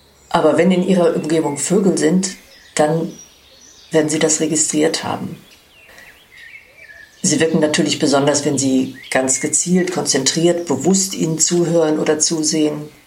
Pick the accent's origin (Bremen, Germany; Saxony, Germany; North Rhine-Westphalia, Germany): North Rhine-Westphalia, Germany; Duisburg; das ist derselbe Vogel, der in der Siegfriedstraße sang, wo ich groß geworden bin, in einem Vorort von Duisburg.